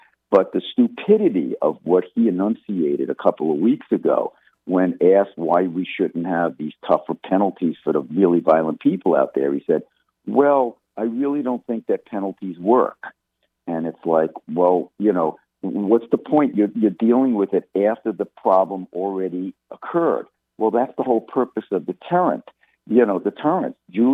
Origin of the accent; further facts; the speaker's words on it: Queens, New York, United States; Oh, okay. I was Queens myself.